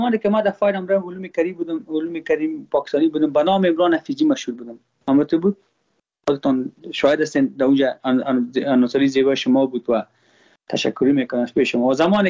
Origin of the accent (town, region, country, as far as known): Afghanistan